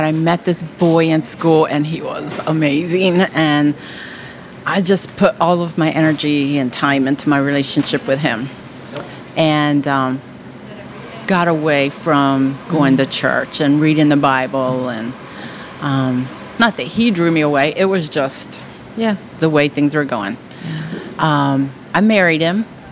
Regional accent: Milton, Delaware, United States; also born or lived in Lewes / Georgetown; We live in Milton. I grew up in Milton. We moved away as far as Lewis and Georgetown and then back to Milton.

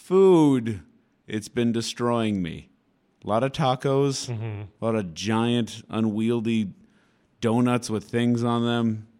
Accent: Boston, Massachusetts, United States; I'm originally from Boston, so it's like naming all of Boston Commons the Cheers Zone.

